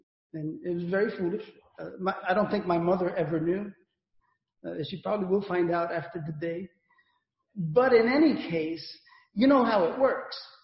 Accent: Guayanilla, Puerto Rico; spent part of my childhood in the island of Puerto Rico. And in the island of Puerto Rico, my hometown is the one that is outlined.

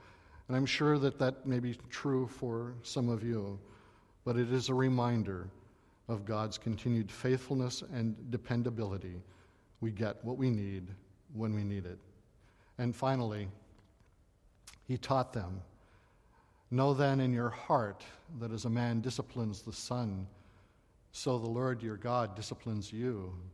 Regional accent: Great Falls, Montana, United States; born there; Deaconess Hospital in Great Falls, Montana. I was born on Christmas Day.

